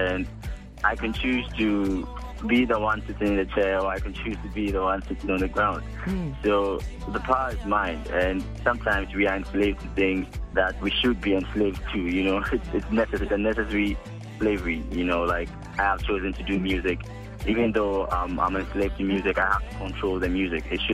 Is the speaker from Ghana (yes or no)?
yes; Abuzuma, Volta, Ghana; And I'm from the Volta region, Abuzuma.